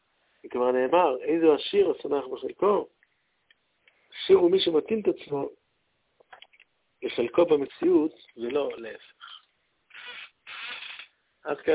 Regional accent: Haifa, Haifa District, Israel; זכיתי גם אני להכיר אותו בתור חיפאי.

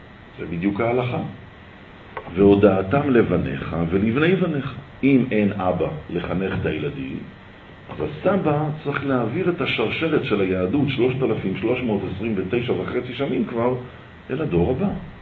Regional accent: Petah Tikva, Central District, Israel; וגם אני יליד פתח תקווה, אני נולדתי פה להורים שלי. יש לי אח, אחות, שיהיו בריאים, הם נולדו בחוץ לארץ. אני הכי קטן במשפחה, והיחי שנולדתי פה, לאבא זקן ואמא זקנה הם היו, מאוד זקנים.

